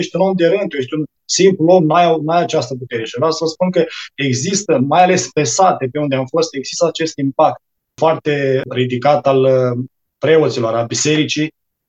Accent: Suceava, Suceava County, Romania; Venim din Bucovina, din Suceava

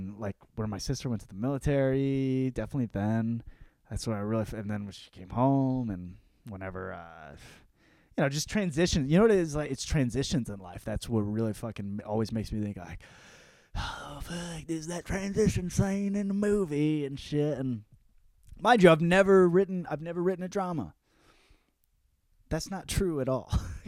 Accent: Michiana, United States; I grew up in Michiana, you know, they call it Michiana because it's Michigan and Indiana. It's right on the line and right at the border.

